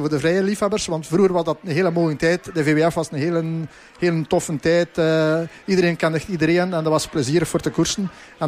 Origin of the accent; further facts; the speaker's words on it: Belgium; Ik ben een Belg, blijf een Belg.